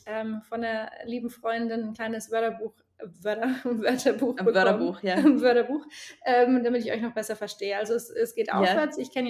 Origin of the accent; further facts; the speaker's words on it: Bavaria, Germany; Erdäpfel, das haben wir auch in Franken. Ich bin ja Fränkin im südlichen Deutschland.